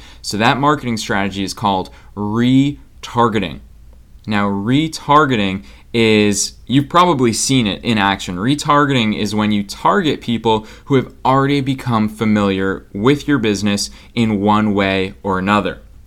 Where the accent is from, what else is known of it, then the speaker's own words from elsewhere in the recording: Boston, Massachusetts, United States; now in Los Angeles, United States; this week, I'm in Boston, which is my hometown. It's where I grew up before I moved to LA this January 2017.